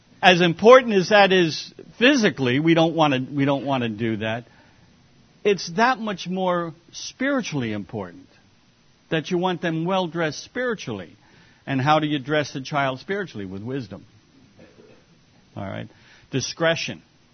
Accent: New York, United States; Well, look, I was born in New York City. I grew up here on Long Island, which was suburban, not really rural. I knew nothing about farming.

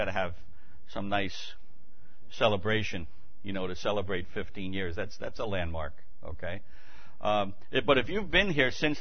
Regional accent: New York, United States; accent: Brooklyn; which you'll hear me butcher this morning with my Brooklynese accent

